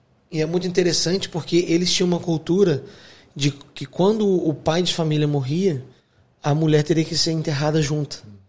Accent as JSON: {"language": "Portuguese", "country": "Brazil", "said": "Não é porque eles não comem arroz e feijão como nós brasileiros que nós vamos forçá-los a fazer isso."}